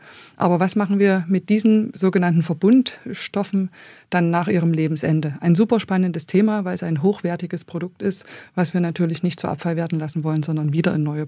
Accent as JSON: {"language": "German", "region": "East Germany", "country": "Germany", "tie": "born or raised there", "said": "Aber ich habe meine Kindheit in der DDR verbracht."}